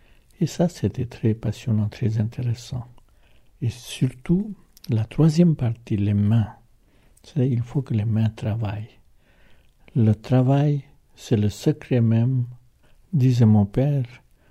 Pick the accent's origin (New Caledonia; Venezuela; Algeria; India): India; moved away as an adult; je suis indien, avec des parents indiens, je suis né en Inde, et j'ai vécu jusqu'à l'âge de 30 ans, 31 ans, qu'en Inde. Je suis venu en Occident que seulement vers l'âge de 31 ans.